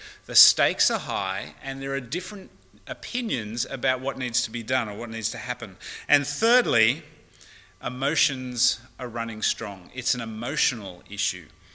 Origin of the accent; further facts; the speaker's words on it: Australia; but I'm Australian, so that's the way I communicate.